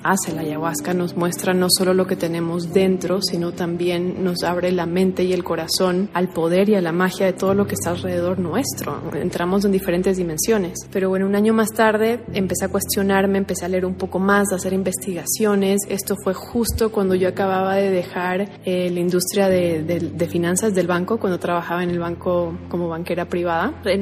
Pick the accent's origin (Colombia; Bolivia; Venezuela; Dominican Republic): Bolivia; esto fue en Bolivia, en mi país Bolivia